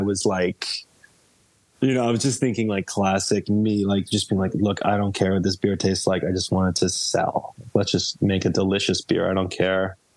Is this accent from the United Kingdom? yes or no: no; United States; I as an American, I got to go drink Guinness in Dublin